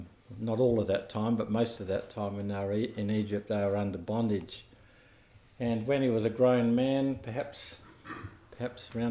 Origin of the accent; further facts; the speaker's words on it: Alice Springs, Northern Territory, Australia; I'm visiting here from Alice Springs, and I've been here a few times now